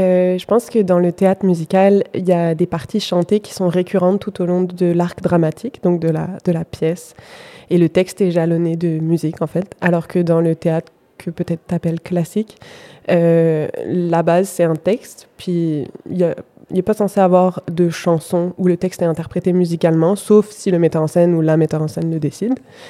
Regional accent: France; now in Montréal, Canada; Moi, je suis française, donc le bac français

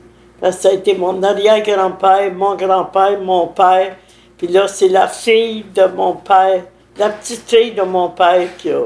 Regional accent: Saint-Alphonse, Quebec, Canada; born there; Je suis née ici. Je suis née à Saint-Alphonse.

